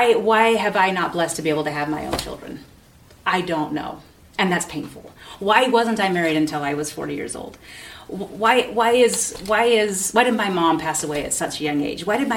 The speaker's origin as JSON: {"language": "English", "region": "Oregon", "country": "United States", "said": "In my little area. I'm from Oregon. In my little area, we had a Catholic church here, and we had a Presbyterian church here, and we had the Mennonites."}